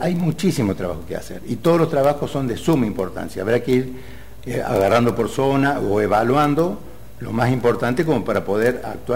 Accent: Santa Rosa de Calamuchita, Córdoba, Argentina; yo soy de Santa Rosa y Calamuchita. Santa Rosa y Calamuchita, sí, ahí en Belgrano

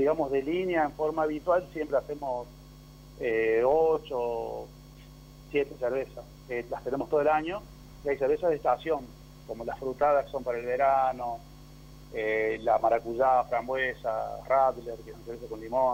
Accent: Córdoba, Argentina; born there; moved away as an adult; now in Villa General Belgrano, Argentina; yo soy nacido en Córdoba capital, y me vine acá para Villa General Belgrano allá por el 99, 2000, ya con el emprendimiento de la fábrica de cerveza. Y bueno, acá estamos desde esa época.

